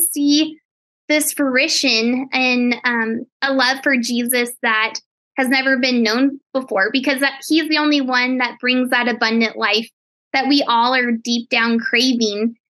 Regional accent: Colorado, United States; I am not in Canada, but I am in Colorado, and I actually was just born and raised in Colorado, and I just love it so much.

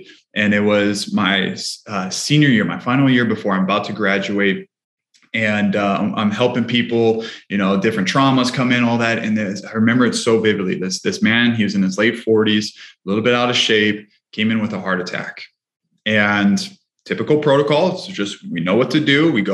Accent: Hawaii, United States; I was the youngest of three, grew up in Hawaii ever since I was 6 years old

